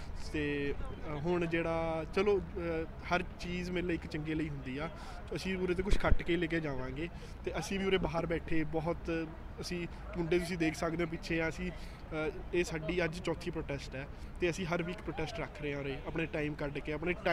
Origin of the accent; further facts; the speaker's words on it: Mohali, Punjab, India; ਸੋ ਇਹ ਬਹੁਤ, ਮੈਂ ਮੋਹਾਲੀ ਤੋਂ ਆਉਂਦਾ, ਹੈ ਨਾ।